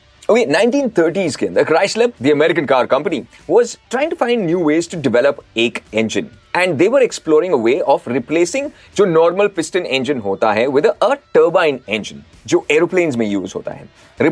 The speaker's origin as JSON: {"language": "Hindi", "region": "Delhi", "country": "India", "said": "क्योंकि बॉस मैं दिल्ली से हूँ"}